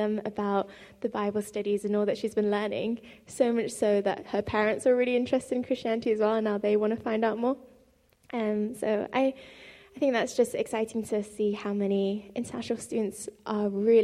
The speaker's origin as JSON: {"language": "English", "town": "Birmingham", "region": "West Midlands", "country": "United Kingdom", "tie": "born or raised there", "lives_now": "Scotland", "said": "But I live in Scotland now, but as Anzi said, I grew up in Birmingham, and BCEC's been my home church for a long time."}